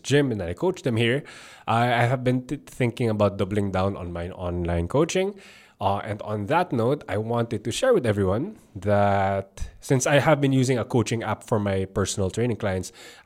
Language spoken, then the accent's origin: English; Philippines; I'm a Filipino personal trainer that talks about, you know, the strength scene